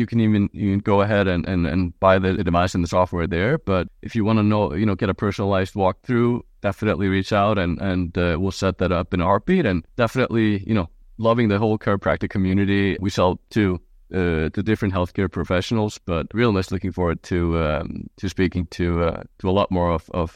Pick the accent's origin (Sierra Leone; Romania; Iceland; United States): Iceland; Reykjavik, Capital Region; Yeah, I'm Icelandic. So I am tuning in from Reykjavik, Iceland.